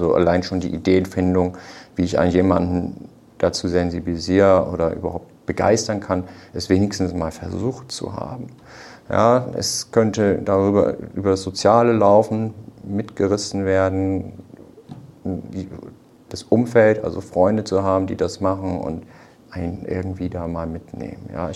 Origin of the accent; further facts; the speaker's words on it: Oldenburg, Lower Saxony, Germany; da wo ich groß geworden bin, war auch sehr entgegenkommend. Oldenburg, du gehst raus, fährst mit dem Fahrrad überall hin.